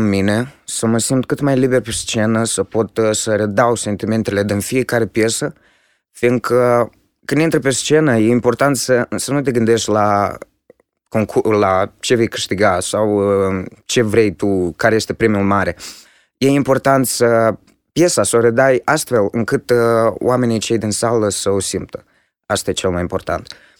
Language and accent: Romanian; Chișinău, Moldova; am 16 ani și sunt din Chișinău, învăț la Colegiul Național de Comerț, LSM.